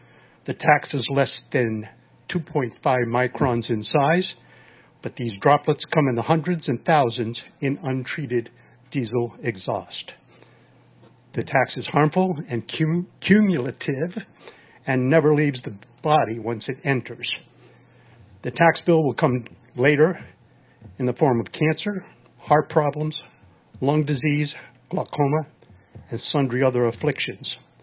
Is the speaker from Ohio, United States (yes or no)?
no; Accord, New York, United States; I'm from Accord, New York